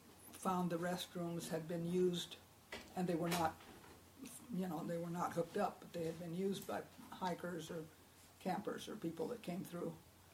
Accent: Rosemead, California, United States; I was born in California and hadn't gone very far from California.

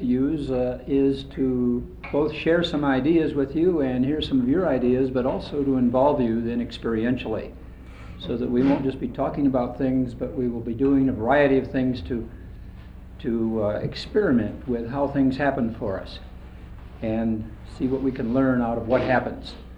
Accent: Portland, Oregon, United States; I'm from Portland, Oregon.

